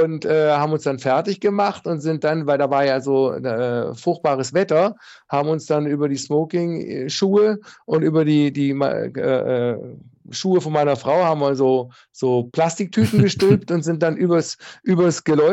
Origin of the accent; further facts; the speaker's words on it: Baden-Württemberg, Germany; aber als Schwabe spart man natürlich auch Hotelkosten.